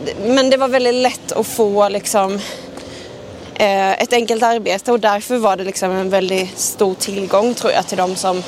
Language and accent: Swedish; Älmhult, Kronoberg County, Sweden; now in Stockholm, Sweden; nu har jag ju bott i Stockholm i nästan 6 år. Ja. Och varje gång jag säger att jag kommer från Älmhult